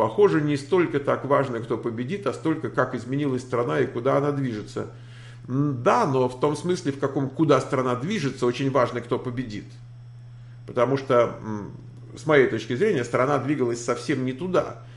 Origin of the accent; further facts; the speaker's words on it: Michigan, United States; Я из Мичигана. В нашей каунте пока выигрывает